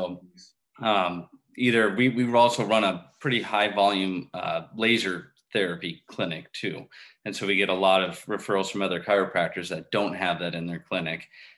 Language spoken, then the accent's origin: English; Burbank, California, United States; And then I grew up in LA, so in Burbank area.